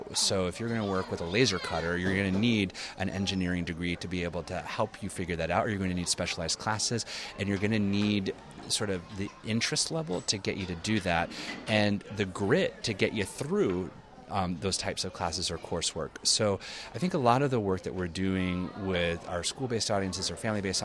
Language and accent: English; Florida, United States; You know, I'm from Florida. So I grew up in a rural environment that was so hot that you never went outside